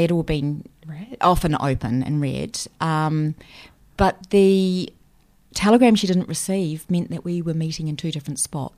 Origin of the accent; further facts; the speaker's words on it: New Zealand; moved away as an adult; now in Australia; I live in Australia, but I'm from New Zealand.